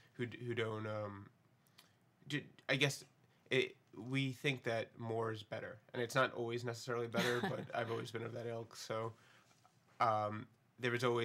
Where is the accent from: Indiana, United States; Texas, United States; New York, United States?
New York, United States; Long Island; it was so cold up here, there was so much snow, and I'm from Long Island